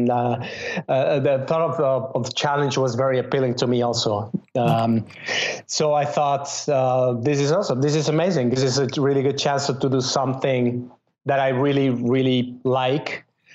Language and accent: English; Mexico City, Mexico; also born or lived in Spain / London / Los Angeles; now in New York, United States; I grew up in Mexico City.